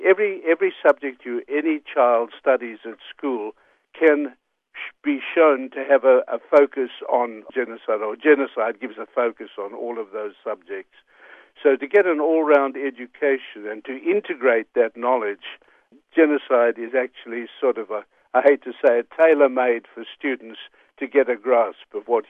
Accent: Australia; We boast as an Australian nation about having a clean record on human rights, which we know is patently not true.

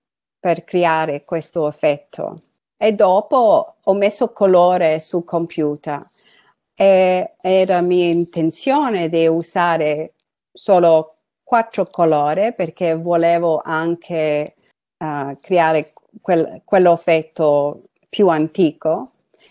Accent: Horsham, Victoria, Australia; Italian is a second language; quando sono cresciuta a Horsham, io non volevo affatto essere italiana.

